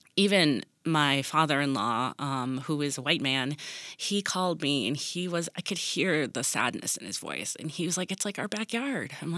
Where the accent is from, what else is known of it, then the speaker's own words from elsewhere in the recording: Buffalo, New York, United States; So I am from Buffalo, and in that neighborhood, I was raised in that neighborhood.